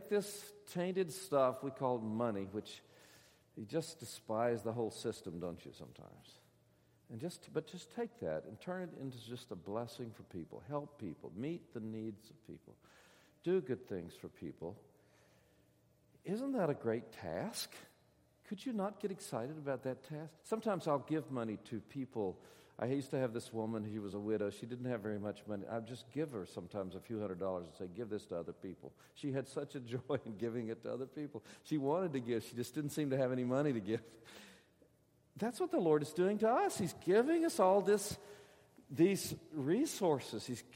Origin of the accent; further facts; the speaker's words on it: Fordyce, Arkansas, United States; born there; But when I was just a kid, I was born in Fordyce, Arkansas, which is the end of the Cotton Belt down south and Cotton Belt Railroad down south, a little county seat town.